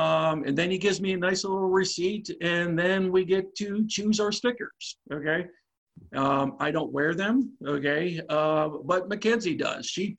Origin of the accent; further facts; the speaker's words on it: Pennsylvania, United States; My home state of Pennsylvania, much like Virginia, require you that when you vote by mail